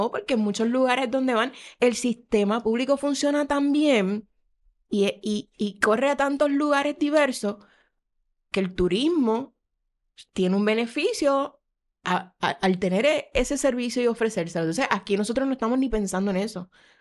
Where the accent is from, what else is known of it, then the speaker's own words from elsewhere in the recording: Bayamón, Puerto Rico; Yo me crié en Bayamón, allá en Santa Elena.